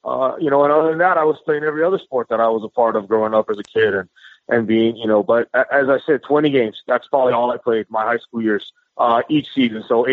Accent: United States; how lucky I was to come from the United States of America and understand the love and the passion for the game of baseball.

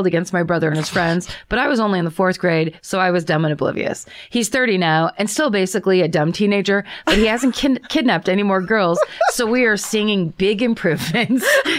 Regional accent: Claremont, Western Australia, Australia; I grew up in Claremont in Western Australia

